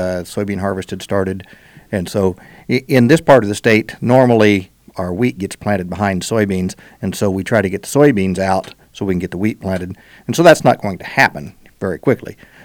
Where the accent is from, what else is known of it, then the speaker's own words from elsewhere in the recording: United States; I grew up in Phillips County. In that country, there are 160-acre pastures.